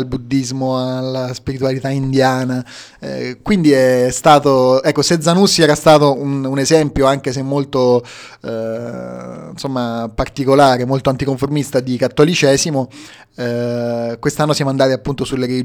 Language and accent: Italian; Sicily, Italy; Quindi in qualche modo da siciliano a siciliano, no, a distanza di secoli ci si ritrova questo personaggio.